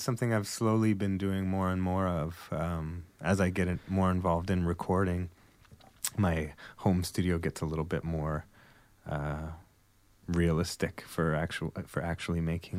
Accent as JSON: {"language": "English", "country": "Canada", "said": "No, I'm from Canada. I live in Montreal."}